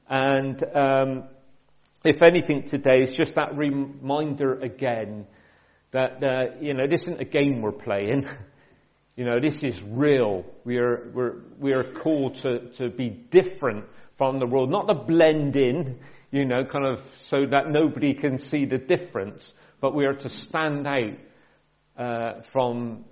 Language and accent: English; Bristol, South West England, United Kingdom; I come from South Bristol and I can't pronounce anything correctly.